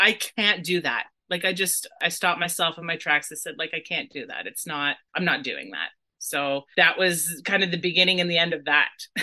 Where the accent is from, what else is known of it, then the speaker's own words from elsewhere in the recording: Dorchester, Ontario, Canada; that was in Ontario and close to my hometown of Dorchester.